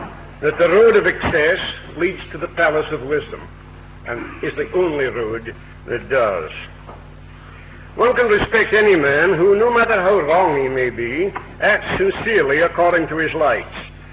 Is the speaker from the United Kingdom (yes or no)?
yes; Scotland, United Kingdom; I'm a Scotsman, as you can hear.